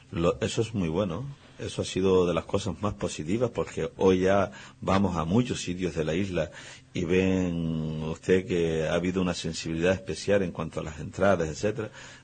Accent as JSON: {"language": "Spanish", "town": "Guía", "region": "Canary Islands", "country": "Spain", "tie": "born or raised there", "said": "Pues yo nací en Montaña Alta de Guía, en Fuente Bermeja."}